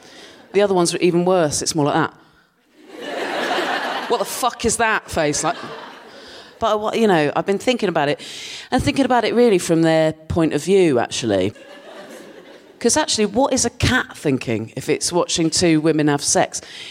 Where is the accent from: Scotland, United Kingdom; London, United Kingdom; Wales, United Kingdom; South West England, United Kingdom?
South West England, United Kingdom; moved away as an adult; So I grew up in Dorset, and I lived there till I was 18, and no one was doing anything to their pubes when I was growing up in Dorset. To be fair, for context, the bit of Dorset I'm from